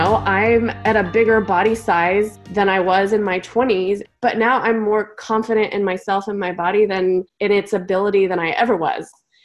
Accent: Houston, Texas, United States; I am from the Houston, Texas area.

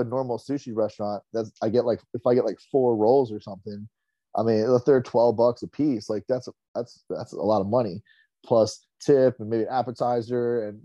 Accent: New Jersey, United States; So I'm from New Jersey, born and raised, man.

